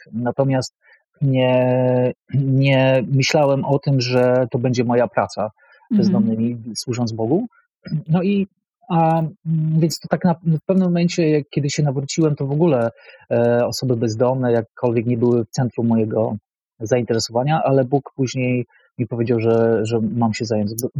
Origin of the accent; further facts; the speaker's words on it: Rzeszów, Subcarpathian Voivodeship, Poland; now in Warsaw, Poland; I jak przyjechałem z Rzeszowa do Warszawy, to zobaczyłem ten młyn, który tutaj jest